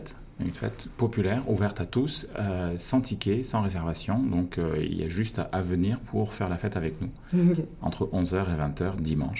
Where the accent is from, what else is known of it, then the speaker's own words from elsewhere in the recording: France; puisqu'on est français